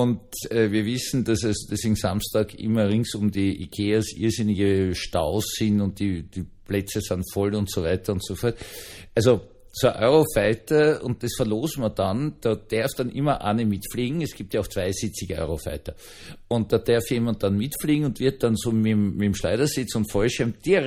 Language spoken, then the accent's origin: German; Austria; Wir sind auf jeden Fall als Österreicher Ihnen unfassbar dankbar dafür